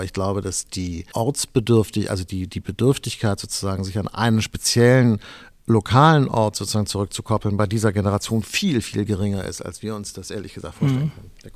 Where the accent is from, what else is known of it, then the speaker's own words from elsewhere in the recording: Hamburg, Germany; Ich komme aus Hamburg